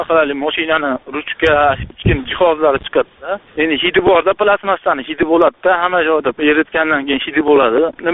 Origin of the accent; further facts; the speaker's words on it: Andijan, Andijan Region, Uzbekistan; now in South Korea; Aka, o'zim hozir Koreyadaman aka. Koreyadaman, o'zim Andijonlikman.